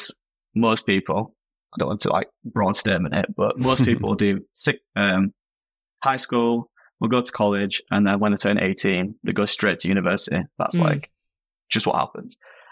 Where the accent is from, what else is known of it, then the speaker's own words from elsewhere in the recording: Leeds, Yorkshire and the Humber, United Kingdom; Yeah, I'm 24. I'm from Leeds in the UK, which is like, if you don't know England, it's the city next to Manchester is probably the best way